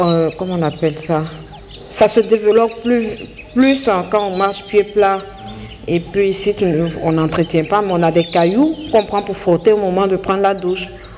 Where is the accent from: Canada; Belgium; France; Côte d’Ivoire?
Côte d’Ivoire; Je suis de la Côte d'Ivoire.